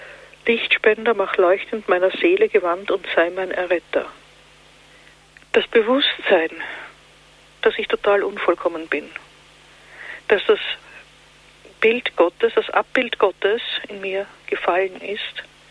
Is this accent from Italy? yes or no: no; Eastern Austria, Austria; wie man bei uns in Ostösterreich sagt